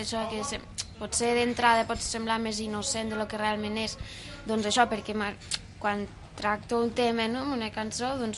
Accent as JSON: {"language": "Catalan", "town": "Lleida", "region": "Catalonia", "country": "Spain", "said": "com que la majoria sí que som de Lleida, doncs guanyem."}